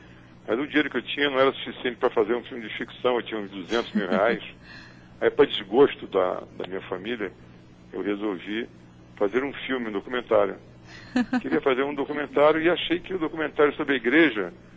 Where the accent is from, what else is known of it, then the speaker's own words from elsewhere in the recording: Brazil; reveladores, assim, dessa questão do Brasil contemporâneo, do qual eu tenho o maior orgulho, assim, como brasileiro.